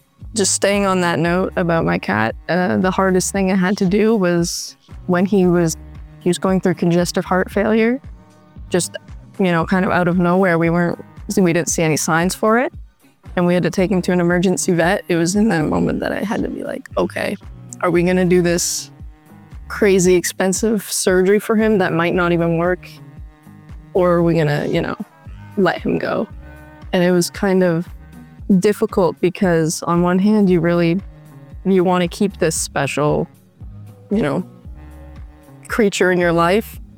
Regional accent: Creemore, Ontario, Canada; when I was growing up in Creemore, my friend and I, like every night, we would just walk around looking for, you know, cats.

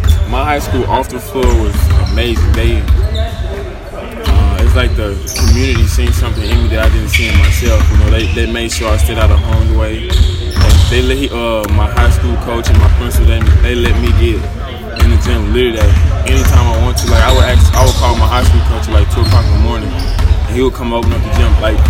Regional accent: Clarence, United States; I'm from Clarence.

